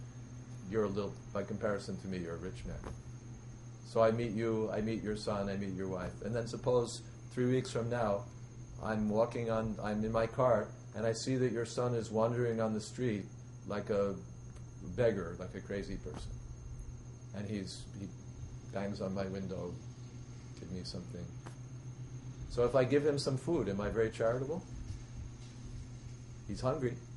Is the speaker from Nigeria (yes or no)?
no; United States; you know, I grew up in America, sufficient money, sufficient everything, and suffer.